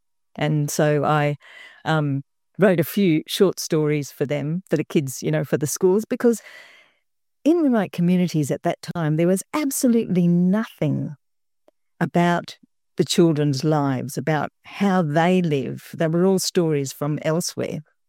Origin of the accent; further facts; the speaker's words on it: Darwin, Northern Territory, Australia; born there; No, I was born in Darwin